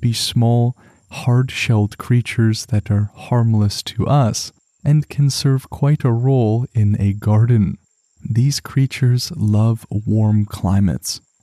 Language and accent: English; Canada; Now, as a Canadian back home away from this Costa Rican forest, I'm most used to that red insect with its spattered black spots.